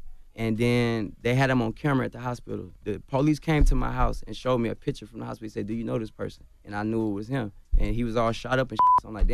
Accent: Chicago, Illinois, United States; born there; No, I was born in Chicago.

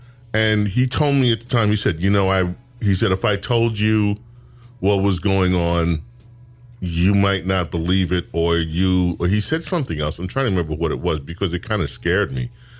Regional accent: New York, United States; now in Florida, United States; I was in New York, I'm a New Yorker.

